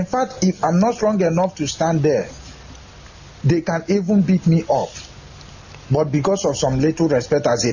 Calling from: Malaysia; I am calling from Malaysia.

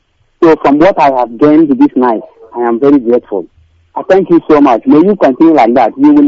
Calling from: Aba, Abia, Nigeria; I'm calling from Aba.

